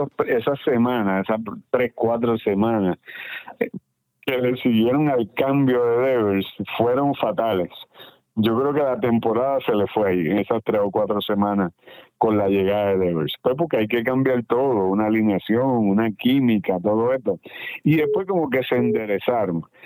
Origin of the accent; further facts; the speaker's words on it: Puerto Rico; hablar dos idiomas, o sea, como somos los puertorriqueños y muchos latinos